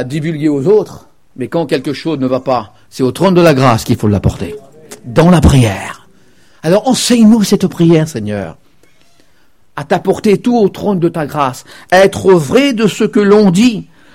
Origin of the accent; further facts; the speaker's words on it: Paris, Île-de-France, France; parce que moi je suis parisien, une ville pas mal encombrée vers les 5h30. Puis chez nous, à Paris, c'est aussi très encombré, cette ville-là.